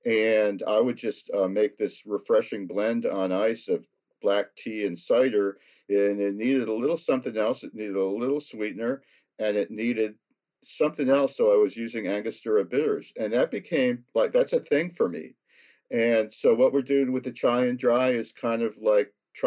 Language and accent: English; United States; And being an American, I never had any cider, hard cider before then